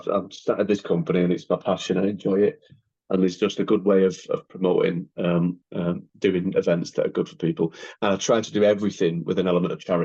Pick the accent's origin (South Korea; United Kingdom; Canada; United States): United Kingdom; Manchester, North West England; I would like to have seen him in my hometown in Manchester